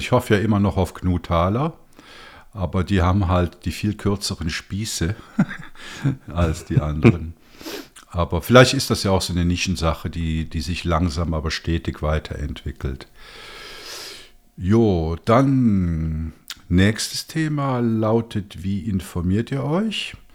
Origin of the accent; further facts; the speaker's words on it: Switzerland; als Schweizer bin ich dann halt mal gespannt, ob es den digitalen Euro, den digitalen Franken, dann auch in der Schweiz geben wird.